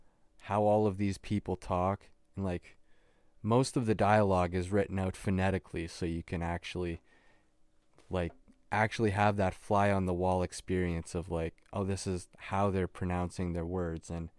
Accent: Canada; Like even as a Canadian reading this book

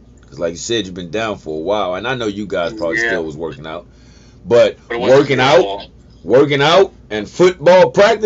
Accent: Culpeper, Virginia, United States; I grew up in Culpeper. I did not want to stay in Culpeper. My family, my mom and dad's side grew up in Fauquier. Didn't want to be in Fauquier.

